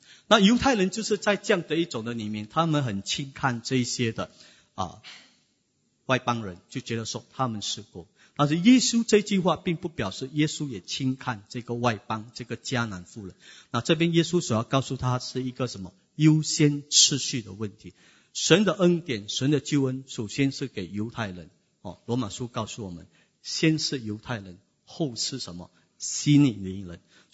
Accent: China; 那按照我们中国人的传统呢

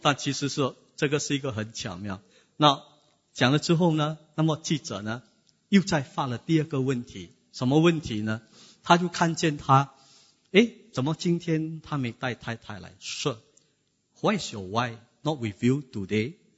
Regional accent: China; 那按照我们中国人的传统呢

